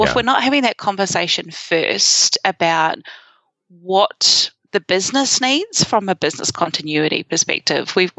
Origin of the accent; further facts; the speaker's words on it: Christchurch, Canterbury, New Zealand; But that's my hometown.